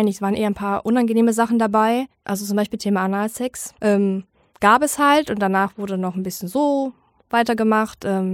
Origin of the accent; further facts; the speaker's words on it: East Germany, Germany; Ich bin ja eigentlich Ossi